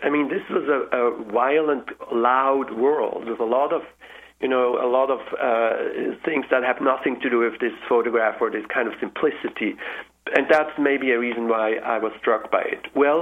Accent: Switzerland; English is a second language; When I was a teenager, and I'm from Switzerland

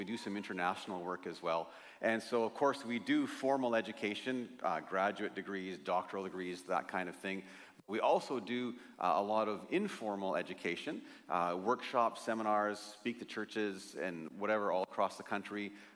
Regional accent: British Columbia, Canada; now in Abbotsford, Canada; I'm from North Central BC where, 40 below, 30 below all the time.

